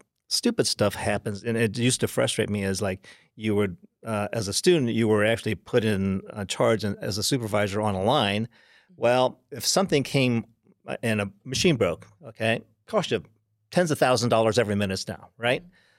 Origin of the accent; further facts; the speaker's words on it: California, United States; because I'm a kid from California, even though I'm Oriental.